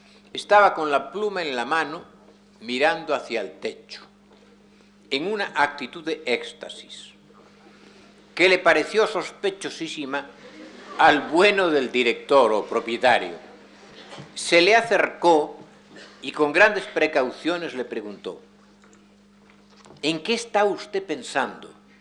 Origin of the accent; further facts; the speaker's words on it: Galicia, Spain; Se trata de un diario de mi tierra. Mi experiencia se limita casi exclusivamente a Galicia.